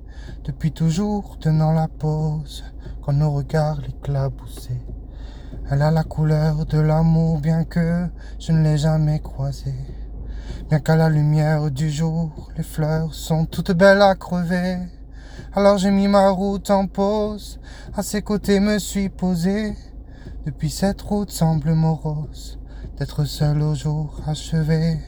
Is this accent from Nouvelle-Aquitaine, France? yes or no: no; Saint-Denis, Île-de-France, France; J'ai 34 ans, je viens de Saint-Denis et je fais de la musique depuis assez longtemps.